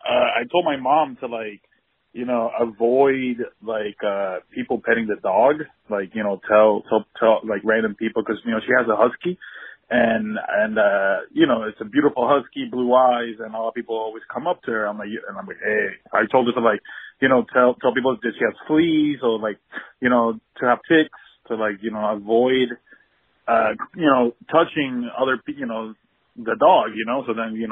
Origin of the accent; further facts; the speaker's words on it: Miami, Florida, United States; And I'm from Miami, and I love you, bro.